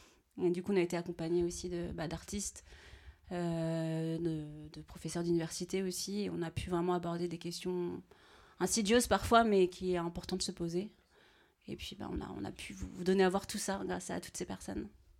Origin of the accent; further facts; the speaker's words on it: Brittany, France; now in Rennes, France; Je suis habitante rennaise, mais je suis originaire du Finistère. Donc, petit village avec peu de blancs.